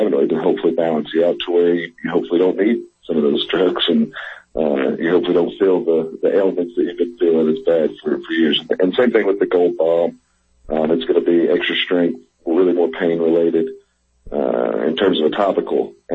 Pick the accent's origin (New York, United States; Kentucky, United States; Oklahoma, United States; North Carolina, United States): Kentucky, United States; much like you would bourbon or moonshine here in my home state of Kentucky.